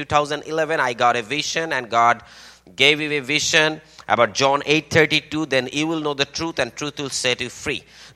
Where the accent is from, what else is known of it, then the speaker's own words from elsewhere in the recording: Bangladesh; moved away as an adult; now in Newark, United States; I'm from Bangladesh and we moved up to 2017, November 7, moved to Newark for some of the persecution and some of the threat that I got from Bangladesh, the extremist Muslim group.